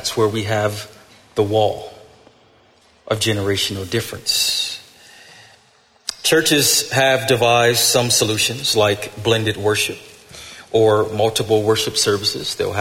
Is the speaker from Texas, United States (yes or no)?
no; Buffalo, New York, United States; I'm taller. I grew up in Buffalo.